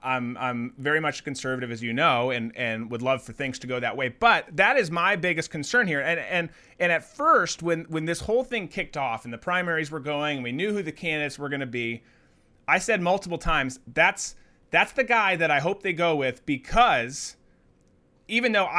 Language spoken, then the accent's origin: English; Minnesota, United States; and I'm from Minnesota originally.